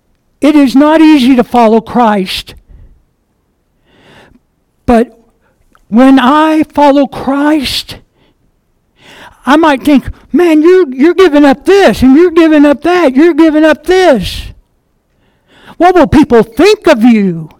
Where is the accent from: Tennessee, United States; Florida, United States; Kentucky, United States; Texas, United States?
Kentucky, United States; Well, I'm from Kentucky, and we're family-oriented there, as some people might know.